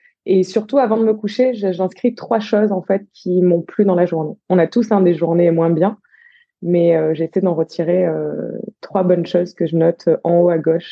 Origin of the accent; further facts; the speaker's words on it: Allauch, Provence-Alpes-Côte d'Azur, France; j'ai grandi à Marseille, enfin pas tout à fait Marseille, à Allo, une petite commune limitrophe qui s'écrit Alloche, mais qui prononce bien Allo, avec mon papa, ma maman, dans une petite maison de lotissement.